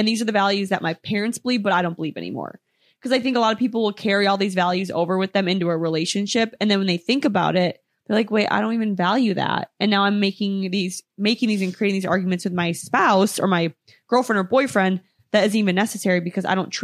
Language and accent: English; Minnesota, United States; Like when I was growing up in Minnesota, the people I was dating were also from Minnesota.